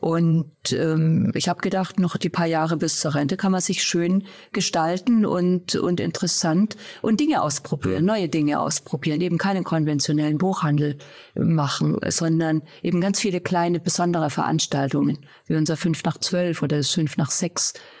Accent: Erlangen, Bavaria, Germany; accent: Franconian; Aber Erlangen ist der weitest entfernte Vorort von Berlin gewesen, durch Siemens. Von daher, also wenn ich Fränkisch rede, dann glaubt es mir kein Franke.

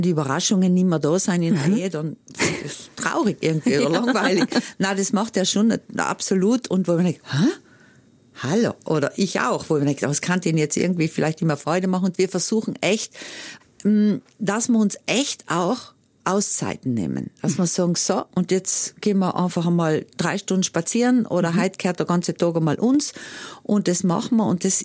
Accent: Trentino-Alto Adige, Italy; now in Montana, United States; Und Südtirol ist natürlich meine Heimat.

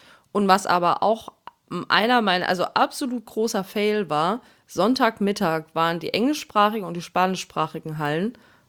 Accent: Saxony, Germany; Ich komme dort aus der Nähe her, also ja, ich war schon in Chemnitz.

